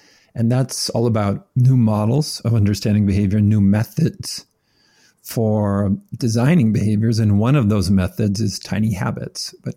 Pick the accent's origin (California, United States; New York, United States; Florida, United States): California, United States; I grew up in California in a Mormon home. My parents and grandparents and great-grandparents, all of them were Mormons.